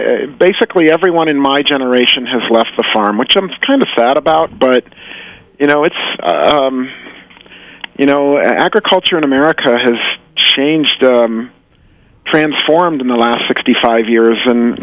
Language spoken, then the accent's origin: English; Chicago, Illinois, United States; an open-air market in a resort town between where I grew up in Chicago.